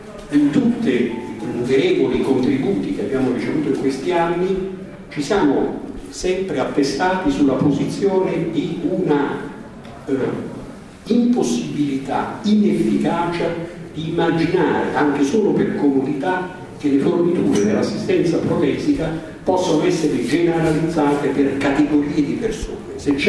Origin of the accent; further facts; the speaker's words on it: Naples, Campania, Italy; io sono napoletano